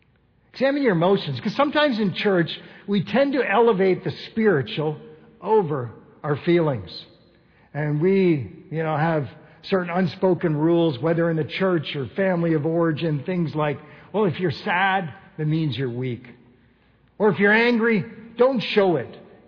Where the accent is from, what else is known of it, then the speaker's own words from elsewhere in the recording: Kitchener, Ontario, Canada; The house I grew up with on Hickson Drive was for sale, you know, so I went on MLS there to see what the pictures looked like.